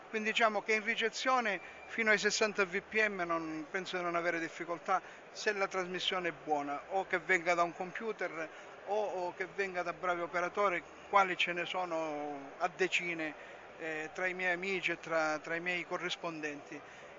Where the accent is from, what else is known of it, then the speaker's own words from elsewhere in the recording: Reggio Calabria, Calabria, Italy; Io sono di Reggio Calabria, però vivo per motivi familiari e di lavoro per 6 mesi qua a Lissone, Milano.